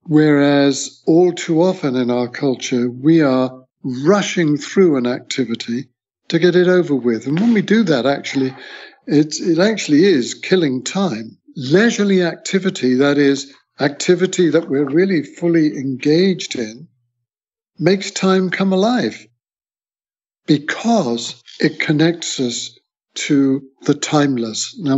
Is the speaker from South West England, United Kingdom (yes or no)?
yes; Bath, South West England, United Kingdom; moved away as an adult; now in San Francisco, United States; in my hometown of Bath in England